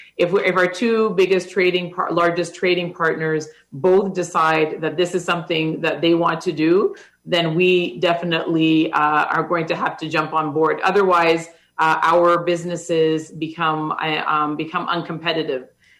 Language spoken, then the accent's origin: English; Canada; Oh, being a Canadian is a tremendous source of pride for me. You know, my parents came from the Caribbean